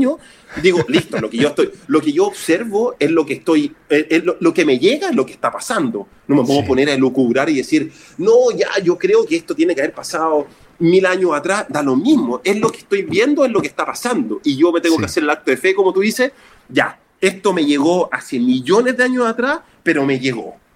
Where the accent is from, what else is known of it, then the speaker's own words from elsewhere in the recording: Chile; por otro lado soy un chileno